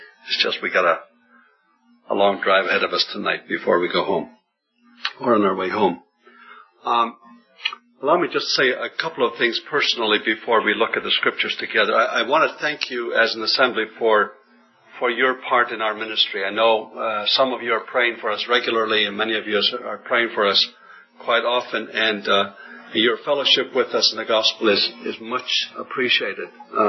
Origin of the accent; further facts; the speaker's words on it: Faroe Islands; moved away; I'm not a native of this country. I was born and raised in the Faroe Islands.